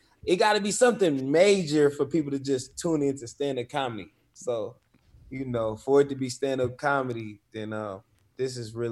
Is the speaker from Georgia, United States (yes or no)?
no; California, United States; So I come from the Bay Area is real big on hip hop, independence, and athletes.